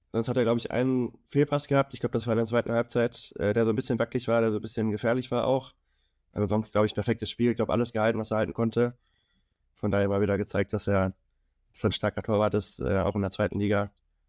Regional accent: Düsseldorf, North Rhine-Westphalia, Germany; als Düsseldorfer

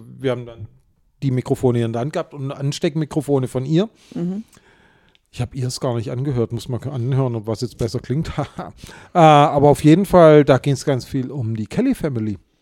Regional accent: Illingen, Baden-Württemberg, Germany; als Jugendlicher bei uns auf dem Dorf, ich komme aus Illinge, Feingenenz, Mühlacker

